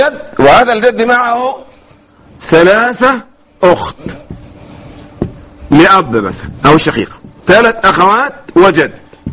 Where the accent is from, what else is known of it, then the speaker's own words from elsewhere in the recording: Egypt; accent: Egyptian; أنا بتكلم مصري